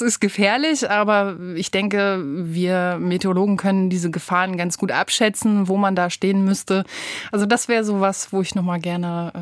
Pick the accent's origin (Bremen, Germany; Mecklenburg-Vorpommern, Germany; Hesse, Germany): Mecklenburg-Vorpommern, Germany; Rostock; Ich komme von der Küste aus Rostock, da bin ich geboren